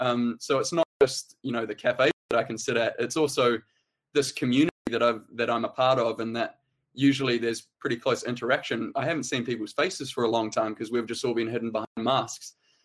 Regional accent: New Zealand; this is what I sort of consider my home slam, being a Kiwi.

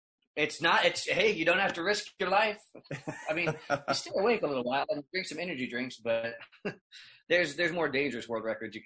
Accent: United States; I only hire in the Philippines, and I'm not a Filipino, I'm American.

